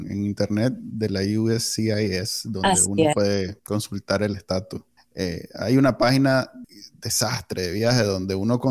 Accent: Texas, United States; soy de Texas

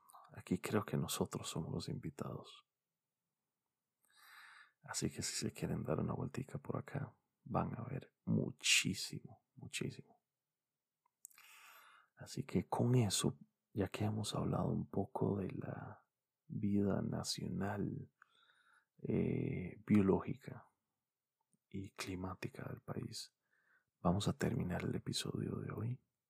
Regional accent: Costa Rica; esto no es un anuncio para Costa Rica, pero ya que les estoy hablando de quién soy y qué es mi país

